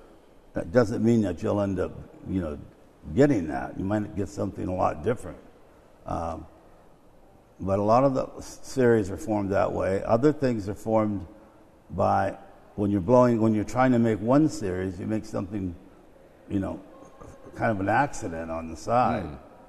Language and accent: English; Washington, United States; I was raised on Puget Sound in Washington State, and I've spent a lot of time on islands.